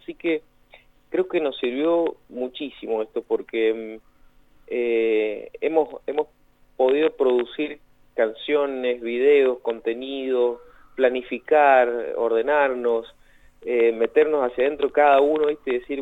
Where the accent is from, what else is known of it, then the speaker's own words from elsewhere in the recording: Argentina; como buen argentino